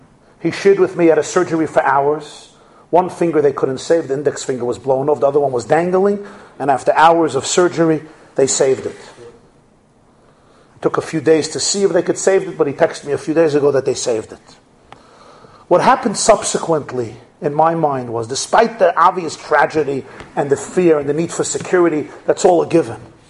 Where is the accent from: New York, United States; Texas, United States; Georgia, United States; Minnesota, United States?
New York, United States; Brooklyn; I grew up in Brooklyn.